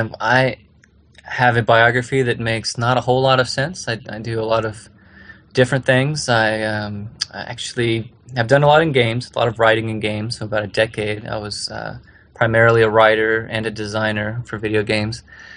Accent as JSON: {"language": "English", "region": "Colorado", "country": "United States", "tie": "born or raised there", "said": "In my home state of Colorado"}